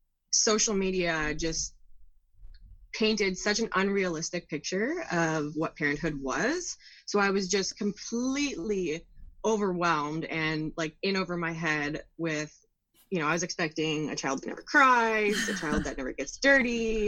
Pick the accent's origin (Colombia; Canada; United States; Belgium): Canada; Ontario; I'm from Ontario, Canada.